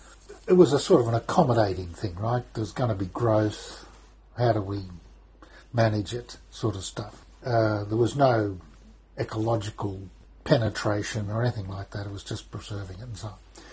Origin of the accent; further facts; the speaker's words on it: Australia; You know, it was being Australian.